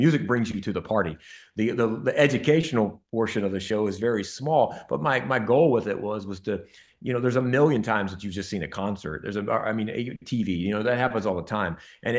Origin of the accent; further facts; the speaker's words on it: Camden, South Carolina, United States; I touched on it with my hometown of Camden, South Carolina.